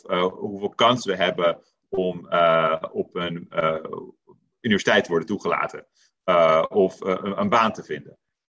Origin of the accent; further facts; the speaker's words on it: Amsterdam, North Holland, Netherlands; also born or lived in United States / London; ik ben geboren getogen in Amsterdam. Heb daar gestudeerd, ben uiteindelijk in Amerika beland, aan Harvard, waar ik ben gepromoveerd, een tijdje les heb gegeven ook. Ik heb ook in Londen gewoond en gewerkt.